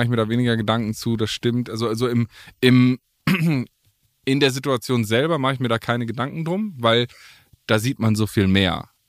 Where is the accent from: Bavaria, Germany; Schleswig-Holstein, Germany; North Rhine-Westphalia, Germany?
North Rhine-Westphalia, Germany; Paderborn; wir haben gestern in Paderborn gespielt, meine Heimat.